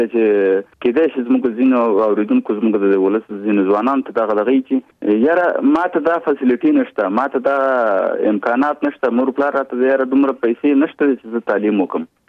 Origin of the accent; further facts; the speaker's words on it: Kunar, Afghanistan; now in Kabul, Afghanistan; زه د افغانستان د یوې غرنۍ سیمې چې کونړ ولایت نومېږي، زه د کونړ ولایت یم. په 1991 زیږدیز کال کې هلته زیږېدلی یم. ابتدایي اړومبني تعلیمات مې هلته په خپله سیمه کې کړي دي، وروسته بیا کابل ته راغلی یم،